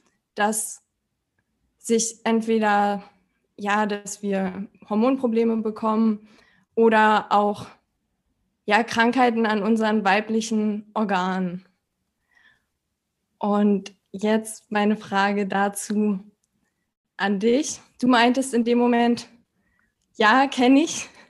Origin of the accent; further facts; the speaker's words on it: Berlin, Germany; Ich komme aus Berlin und bin noch 31 in 2,5 Wochen, 32